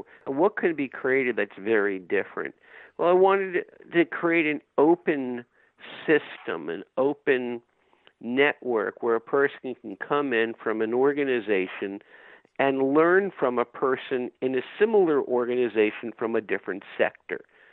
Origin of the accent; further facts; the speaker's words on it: New York, United States; But being I'm a New Yorker, I'm used to something at a higher vibe than what I see here.